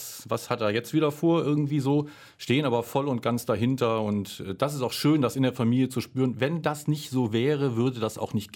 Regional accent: North Rhine-Westphalia, Germany; Ich bin halt Rheinländer durch und durch

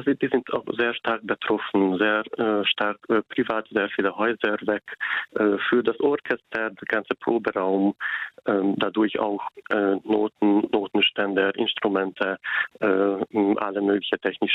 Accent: Hungary; German is a second language; now in Germany; ich wohne seit 12 Jahren hier in Ahrtal. So, ich komme ursprünglich aus Ungarn, aber hier in Ahrtal ist das für mich wie eine zweite Heimat geworden.

